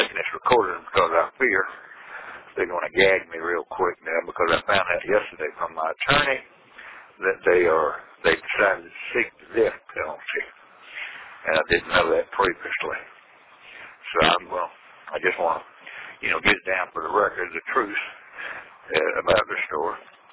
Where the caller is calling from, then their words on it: Olathe, Kansas, United States; I'm calling from the Johnson County Adult Detention Center in Olathe, Kansas. Cell block 5D, cell number 10.